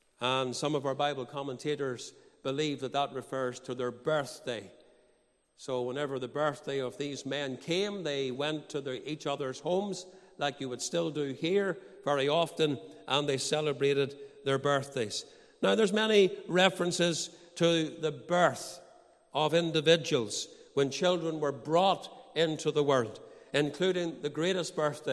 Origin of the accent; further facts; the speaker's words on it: Banbridge, Northern Ireland, United Kingdom; born there; the 4th of July, 1962, in Primrose Gardens, Banbridge, County Down.